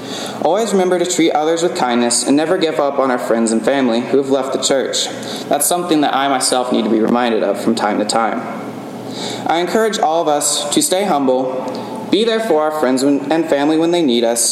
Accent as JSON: {"language": "English", "region": "Missouri", "country": "United States", "tie": "born or raised there", "said": "Growing up in Missouri, our front porch spanned nearly the entire length of the house."}